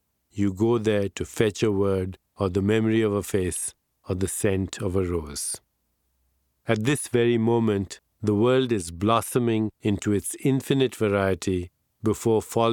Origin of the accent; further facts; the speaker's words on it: India; Growing up in India, I never met an enlightened person. My family was deeply religious, particularly on my mother's side.